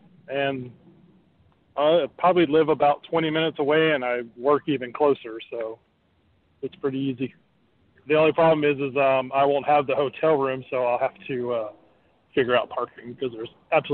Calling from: Orlando, Florida, United States; Hey, guys. … from Orlando.

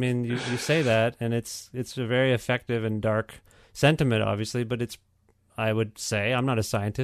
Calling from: Canada; I'm calling you from Canada

